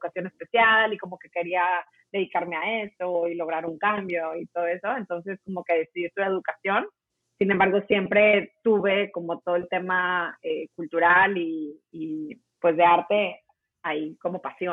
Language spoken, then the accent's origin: Spanish; Monterrey, Nuevo León, Mexico; Yo soy de Monterrey. Nací en Monterrey. Me crié en Monterrey, ¿no?